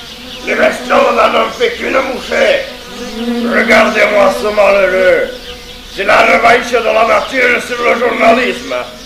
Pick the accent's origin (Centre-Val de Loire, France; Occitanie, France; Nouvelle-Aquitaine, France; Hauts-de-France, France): Hauts-de-France, France; Je suis picard de père en fils, et même en arrière-grand-père, en arrière-petit-fils.